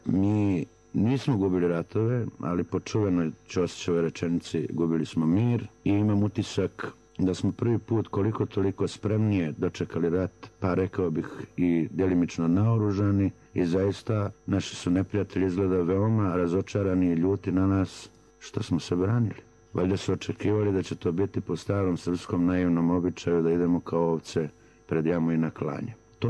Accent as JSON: {"language": "Serbian", "region": "Herzegovina", "country": "Bosnia & Herzegovina", "said": "Mi Hercegovci kao i Crnogorci volimo estradu"}